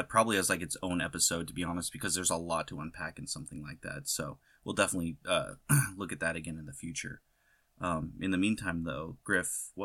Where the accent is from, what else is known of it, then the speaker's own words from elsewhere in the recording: United States; I am from the United States, therefore it is something that I do recognize and have to take part in.